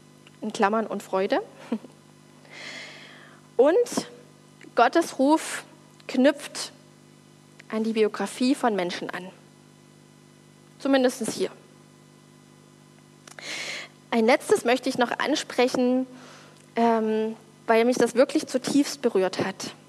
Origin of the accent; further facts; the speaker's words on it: East Germany, Germany; dass ich als Ossi Gott kennenlernen durfte.